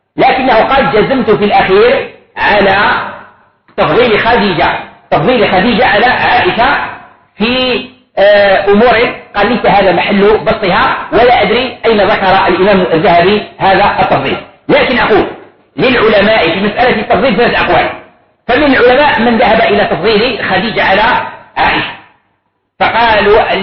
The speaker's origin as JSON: {"language": "Arabic", "country": "Algeria", "said": "طبق معروف عندنا في الجزائر وفي غير الجزائر"}